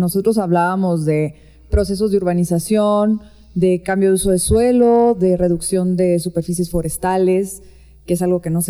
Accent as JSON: {"language": "Spanish", "region": "Sonora", "country": "Mexico", "said": "yo soy de Sonora"}